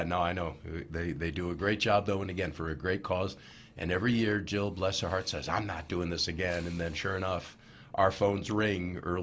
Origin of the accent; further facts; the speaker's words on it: New York, United States; born there; because I was born in New York